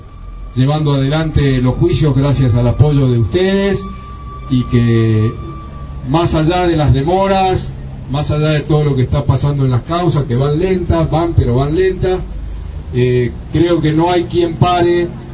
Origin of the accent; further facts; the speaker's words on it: Barracas, Buenos Aires Province, Argentina; Yo soy de aquí, de Barracas